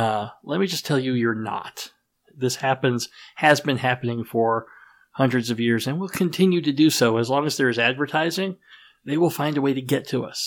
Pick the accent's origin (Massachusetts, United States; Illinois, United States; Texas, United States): Texas, United States; I'm from Texas, so I'm very familiar with the phrase, don't mess with Texas.